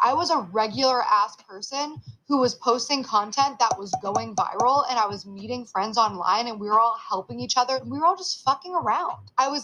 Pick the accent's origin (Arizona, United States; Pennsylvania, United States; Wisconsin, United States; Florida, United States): Pennsylvania, United States; New Castle; as a young girl growing up in Newcastle, Pennsylvania, with no money and no resources and no connections and nobody inspiring me, telling me that I could do these things in this small town